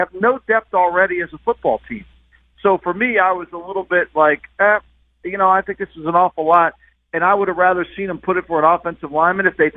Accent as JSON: {"language": "English", "region": "New Jersey", "country": "United States", "tie": "born or raised there", "said": "I grew up in New Jersey. I make no apologies for it whatsoever. I grew up near Highway 9."}